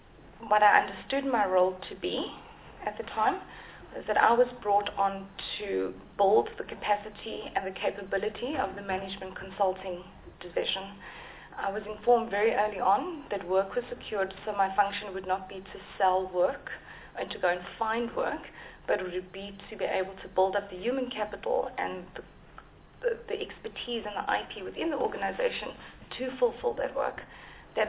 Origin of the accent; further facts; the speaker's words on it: South Africa; And being proudly South African, I was like, wow, if I can help